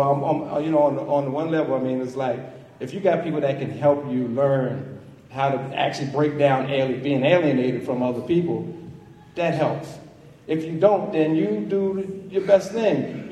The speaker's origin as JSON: {"language": "English", "region": "New Jersey", "country": "United States", "said": "like I'm from New Jersey, small town in New Jersey, so there would be Panthers would come from New York to show us pretty much how to be Panthers."}